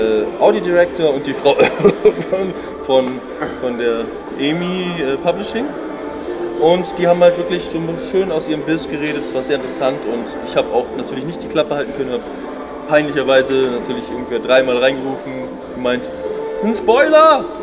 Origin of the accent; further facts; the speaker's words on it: Munich, Bavaria, Germany; Ah ja, ich komme auch aus München.